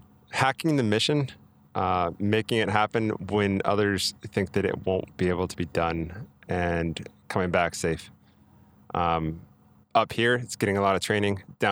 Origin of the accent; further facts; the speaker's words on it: New Mexico, United States; now in New York, United States; New Mexico.